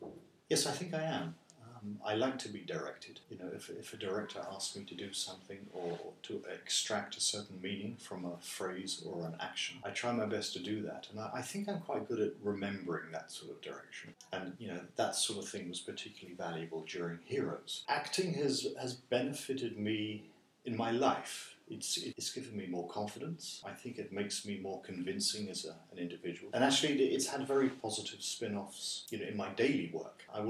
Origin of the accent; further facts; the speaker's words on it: United Kingdom; moved away; So when I'm in China, I miss my home country, the UK. When I'm in the UK, I miss China.